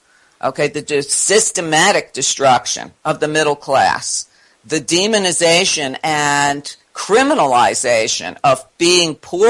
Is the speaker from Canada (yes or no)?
no; Brooklyn, New York, United States; I grew up in East New York in Brooklyn. And at the time, it was primarily black.